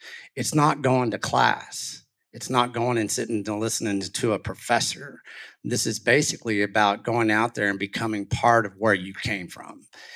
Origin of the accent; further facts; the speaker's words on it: Texas, United States; Well, I grew up in West Texas, and I grew up doing a lot of different things, cowboying, definitely doing combines, tractors. And, you know, we did that type of hick West Texas life.